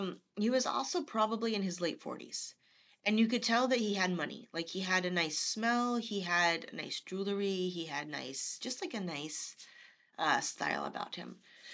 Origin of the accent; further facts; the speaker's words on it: Canada; And, where are you from? I'm like, I'm from Canada. And he's like, we're in Canada. Are you from Toronto? And I'm like, yes, I'm from Toronto.